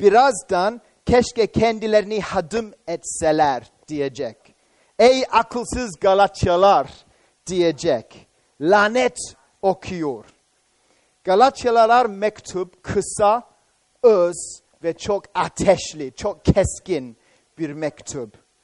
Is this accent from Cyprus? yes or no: yes; Cyprus; Kıbrıs'a geldikten sonra, yani benim memleketime geldikten sonra, ilk olan Kıbrıs, tamam mı?